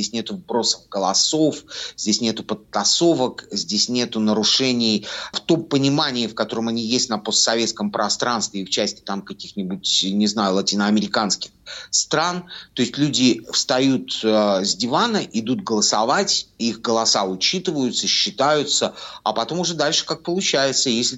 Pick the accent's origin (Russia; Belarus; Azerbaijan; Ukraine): Belarus; вот ты из Беларуси, и я из Беларуси